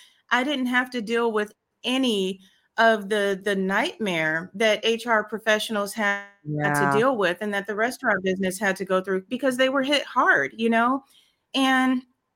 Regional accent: St. Louis, Missouri, United States; moved away as an adult; also born or lived in Chicago; now in Atlanta, United States; born and raised in the Midwest, St. Louis, Missouri. I lived in Chicago for about 15 years, and I've been in Georgia, just outside of Atlanta, for the last 5 and a half, almost 6 years now.

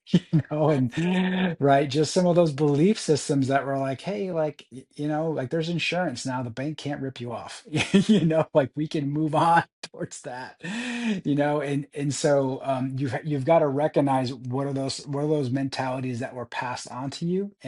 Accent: New England, United States; And I grew up in New England.

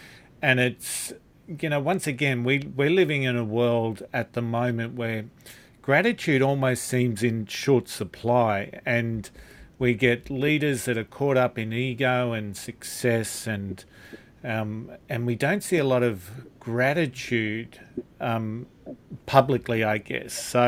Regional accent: Australia; I'm an Australian.

